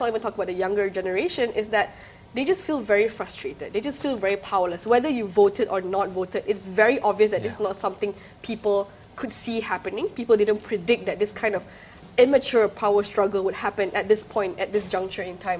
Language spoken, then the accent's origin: English; Miri, Sarawak, Malaysia; So I grew up in Sarawak, actually. I grew up in Miri.